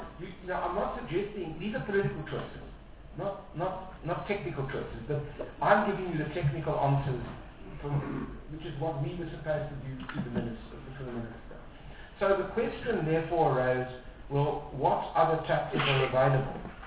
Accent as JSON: {"language": "English", "country": "South Africa", "said": "I feel as a South African a sense of extraordinary moral superiority"}